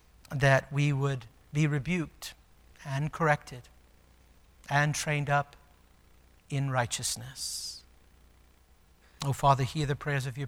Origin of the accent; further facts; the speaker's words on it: California, United States; I grew up in California. There's lots of fences.